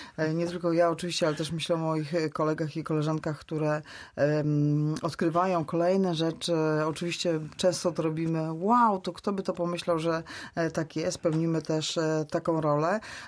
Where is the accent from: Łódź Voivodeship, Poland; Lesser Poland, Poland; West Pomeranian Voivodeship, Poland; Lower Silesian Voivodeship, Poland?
West Pomeranian Voivodeship, Poland; Szczecin; My ze Szczecina